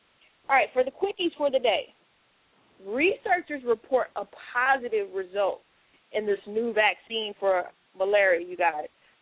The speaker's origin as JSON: {"language": "English", "country": "Germany", "tie": "born or raised there", "said": "I was raised in Germany, and in 1986, when the U.S. bombed Libya, you guys, I was 10 years old"}